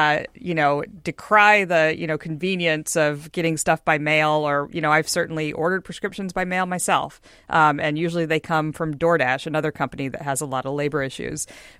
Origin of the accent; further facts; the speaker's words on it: Houston, Texas, United States; I mean, I'm from Houston, land of the, you know, 24 lane Katy Freeway